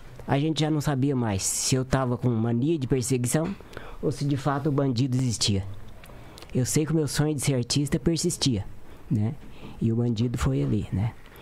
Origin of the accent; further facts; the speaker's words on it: Araruna, Paraná, Brazil; born there; also born or lived in Campo Mourão; Mas eu nasci em Araruna, fui para Campo Mourão